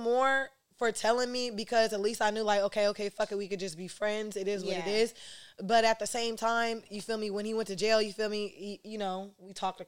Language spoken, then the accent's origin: English; Stockton, California, United States; Like, when we're from Stockton, we don't really know how shit really moves in the Bay Area like that.